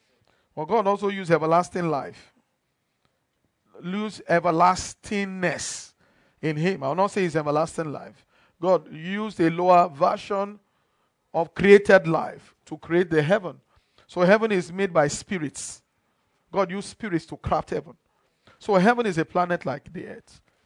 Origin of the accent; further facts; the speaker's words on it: Nigeria; I'm not from Africa. I'm from Nigeria. So you get. They see all of you as the same. Oh, why are you going? When are you going back to Africa? I'm not going back to Africa. I'm going back to Nigeria. As a matter of fact, I'm going to Ibadan.